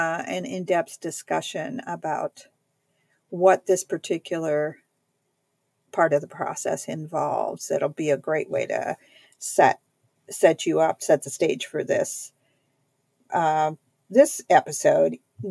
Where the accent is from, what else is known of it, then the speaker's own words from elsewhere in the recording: Wisconsin, United States; And for those of you who don't know, I was born and raised in Wisconsin. And I still have family up here.